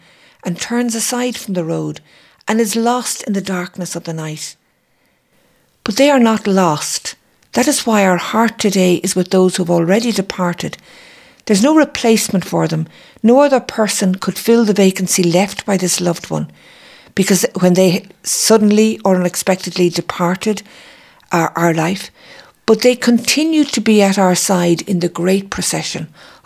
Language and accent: English; Ireland; And I think as Irish people, we're really good at that.